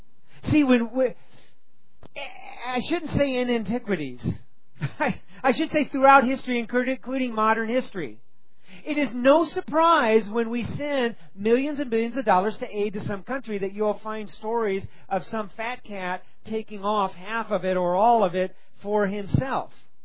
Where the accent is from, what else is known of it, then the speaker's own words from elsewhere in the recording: United States; because I am an American and I like things.